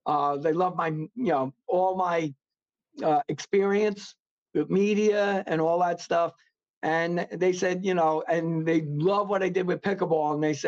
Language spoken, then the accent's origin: English; New York, United States; accent: New York; you'll hear my New York accent. You can make fun of it. I sound like Joe Pesci, I know.